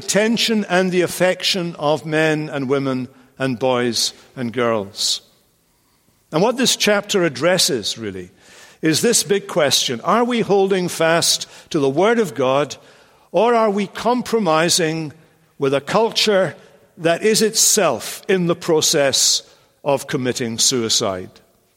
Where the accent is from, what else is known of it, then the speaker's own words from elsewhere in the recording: Scotland, United Kingdom; my wife is English, after all, and I'm Scottish.